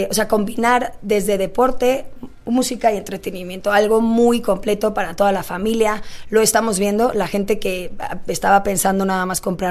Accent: Mexico; como buen mexicano que somos todos

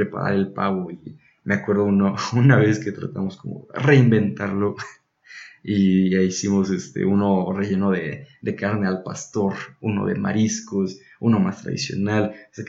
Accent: Mexico; de nuestra cultura, de nuestra identidad como mexicanos

